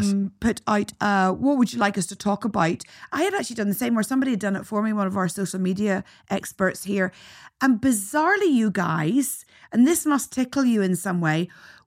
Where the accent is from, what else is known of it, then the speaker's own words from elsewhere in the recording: Ireland; As an Irish woman, I know I would get into a lot.